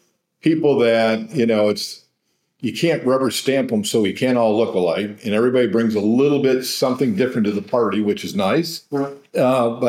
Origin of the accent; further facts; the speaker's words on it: Rochester, New York, United States; I grew up in Rochester, New York, and moved down here